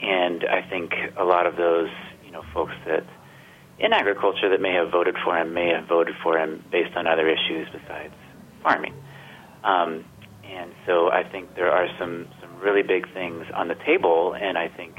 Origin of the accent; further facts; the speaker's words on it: Georgia, United States; I grew up in Georgia, where Sonny Perdue was governor in the early 2000s